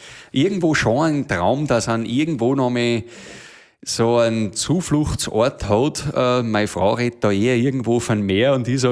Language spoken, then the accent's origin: German; Schladming, Styria, Austria; Weil bei uns in Schladming ist es ja schon wieder so, dass im Tal herunten die von oben vom Berg oben, wo ich her bin, die schon wieder schon nicht verstehen.